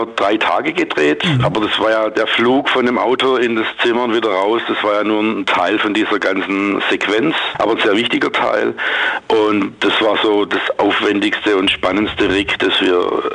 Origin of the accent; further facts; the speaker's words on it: Schwäbisch Hall, Baden-Württemberg, Germany; Im Moment steht er bei mir in Schwäbisch Hall, in meiner Heimatstadt